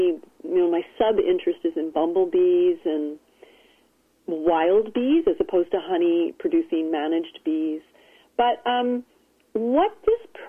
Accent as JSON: {"language": "English", "town": "Pune", "region": "Maharashtra", "country": "India", "tie": "born there", "said": "I was born in India in the old British hill station Pune, now called Pune, about 500 miles northwest east of Bombay, Mumbai."}